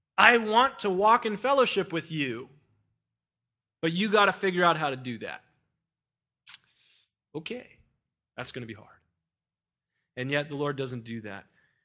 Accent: United States; I'm an American. I live in Southern California.

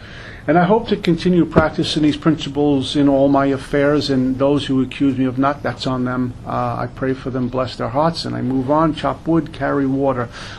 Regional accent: Brooklyn, New York, United States; I'm a punk from Brooklyn, punk kid from Brooklyn. I was a nice kid growing up.

